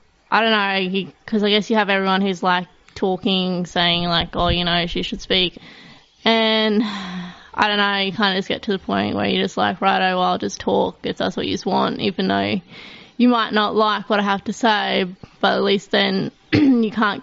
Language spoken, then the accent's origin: English; Goomeri, Queensland, Australia; also born or lived in Wondai; I'm 27 years old and I'm from Gumeri, born in Wandai.